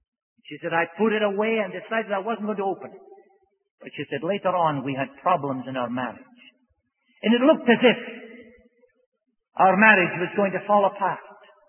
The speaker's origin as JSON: {"language": "English", "town": "Aberdeen", "region": "Scotland", "country": "United Kingdom", "said": "She said, \"What part of Scotland are you from?\" I said, \"I'm from Aberdeen.\""}